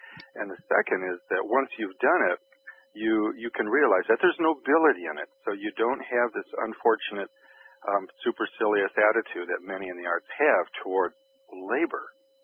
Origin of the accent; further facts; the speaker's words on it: Detroit, Michigan, United States; No, but I loved Motown growing up in Detroit.